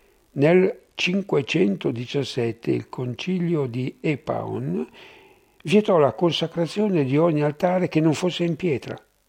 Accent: Bogliasco, Liguria, Italy; sono di Bogliasco.

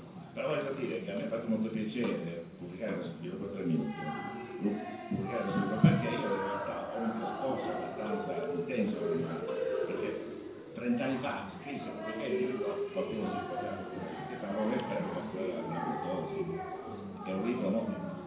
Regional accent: Calabria, Italy; io sono un calabrese, rappresentato qui dal Varesotto

